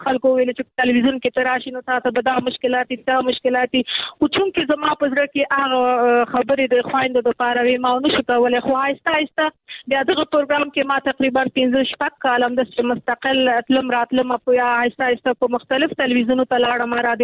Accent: Nangarhar, Afghanistan; چونکه ما مخکې کابل کې کار کوو، بیا ما خپل اساسي هدف چونکه زه د ننګرهار یم

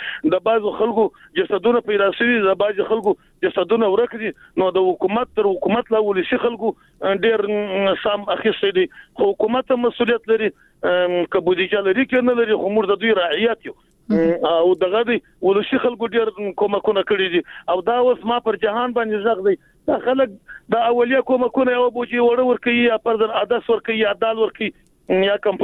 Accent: Jowzjan, Afghanistan; موږ خو د جوزجان د ولایت یو

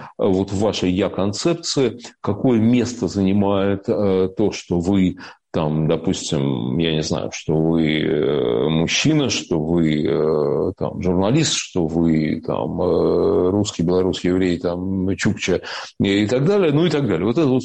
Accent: Siberia, Russia; мы сибиряки. Кроме этого, да, мы сибиряки, мы же, ну да, нет, конечно, мы русские, да, но мы сибиряки.

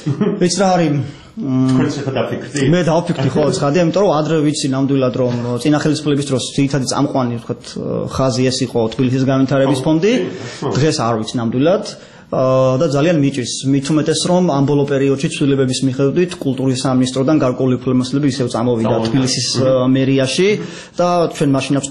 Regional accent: Batumi, Adjara, Georgia; moved away; და რეალურად მე ბათუმში დავიბადე, გავიზარდე, როცა მიწეს პერიოდულად ჩასვლა სამთვეში იქ ოთხეში ერთხელ ხედავ რა სწრაფად იცვლება ქალაქი

